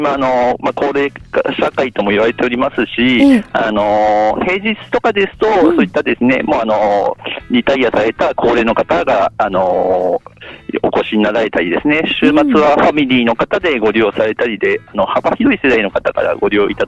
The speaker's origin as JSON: {"language": "Japanese", "town": "Urawa", "region": "Saitama", "country": "Japan", "tie": "born or raised there", "said": "やっぱり私浦和生まれ浦和育ちなので"}